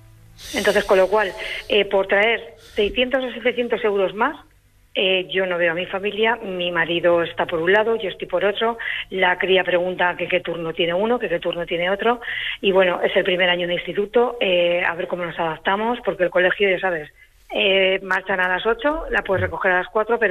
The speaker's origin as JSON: {"language": "Spanish", "town": "Madrid", "region": "Community of Madrid", "country": "Spain", "said": "Pues mira, yo soy de aquí de Madrid y Madrid."}